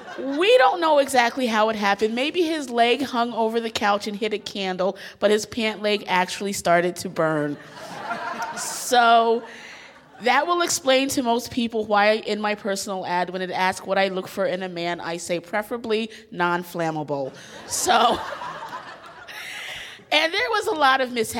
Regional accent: New York, United States; Now, I grew up in the Catskills in New York, so we were going to drive down to spend New Year's Eve in Times Square.

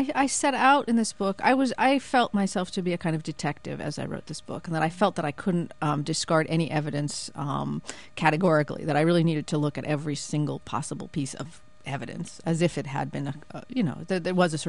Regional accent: Israel; also born or lived in United States; I'm Jewish, Taha is Muslim, I'm an Israeli, as is Taha

